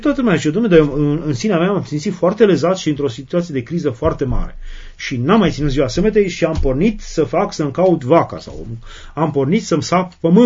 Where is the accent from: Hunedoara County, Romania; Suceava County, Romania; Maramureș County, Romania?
Maramureș County, Romania; eu sunt din Maramureș și Maramureș e zona cea mai curată românească și acolo am trăit o copilărie unică